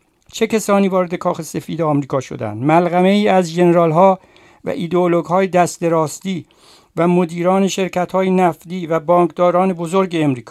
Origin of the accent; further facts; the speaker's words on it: Iran; ما ایرانی هستیم ولی مارک اسلام روی ما میزنن